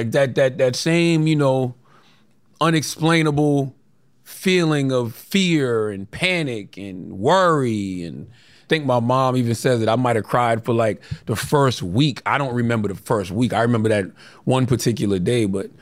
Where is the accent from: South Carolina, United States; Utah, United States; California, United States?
South Carolina, United States; Moncks Corner; It's a just right level of ease that growing up in Monk's Corner gave me